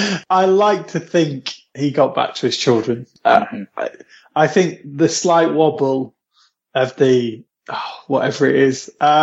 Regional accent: East Midlands, United Kingdom; now in Manchester, United Kingdom; I'm from Lincolnshire. I'm from like the Shire.

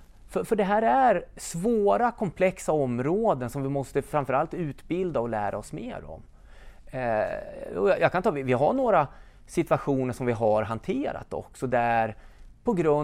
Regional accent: Västerås, Västmanland County, Sweden; Jag växte upp faktiskt på området i Västerås på Viksäng.

